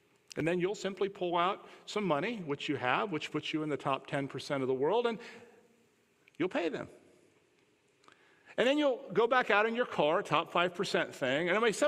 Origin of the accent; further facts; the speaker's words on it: United States; Don't ever, as an American, use that as an excuse not to be generous, because you are rich.